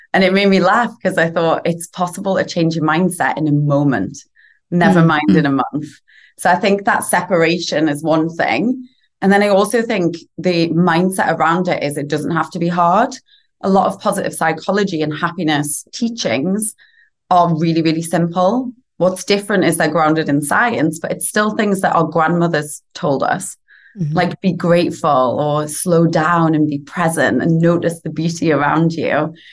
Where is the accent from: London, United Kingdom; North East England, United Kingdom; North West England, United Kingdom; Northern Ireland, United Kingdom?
North East England, United Kingdom; Newcastle; accent: northern; now in Los Angeles, United States; I'm from a place called Newcastle, which is in the north of England, next to Scotland. But I live in Angeles now. So I've been here for 9 years.